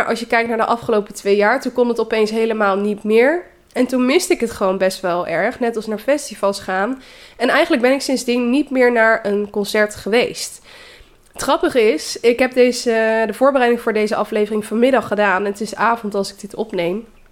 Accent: Naaldwijk, South Holland, Netherlands; now in Amsterdam, Netherlands; Ik kom dus uit Naaldwijk en kom daar nog steeds wel veel. Omdat ouders en vriendinnen daar nog wonen.

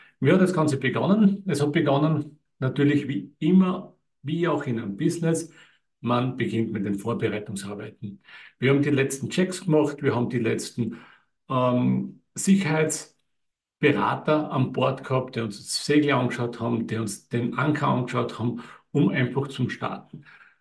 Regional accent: Austria; weil schließlich sind wir aus Österreich. Österreich hat kein Meer.

